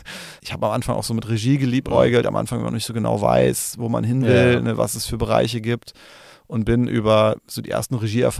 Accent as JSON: {"language": "German", "town": "Mainz", "region": "Rhineland-Palatinate", "country": "Germany", "tie": "born or raised there", "said": "war in Mainz immer, wo ich herkomme"}